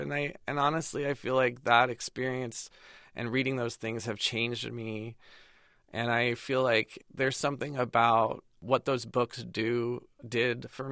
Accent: Pasadena, California, United States; I remember I grew up in Pasadena in a very kind of homogenous kind of suburban existence, and I went to college at Wesleyan University in Connecticut

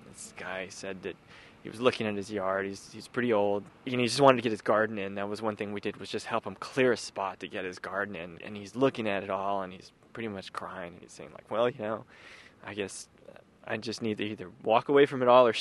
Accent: Durham, North Carolina, United States; Durham, North Carolina.

